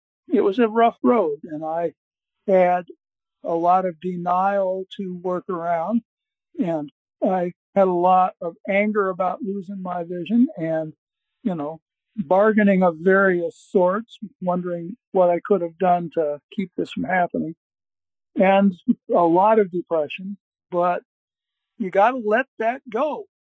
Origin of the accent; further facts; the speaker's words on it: Kohlberg, Wisconsin, United States; from Kohlberg, Wisconsin.